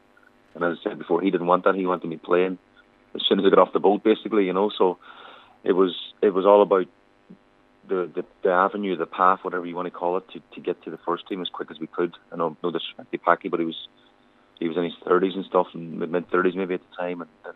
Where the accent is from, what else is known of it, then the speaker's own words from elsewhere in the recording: Ulster, Ireland; I mean, even growing up in Ireland and Donegal and just diving around the front garden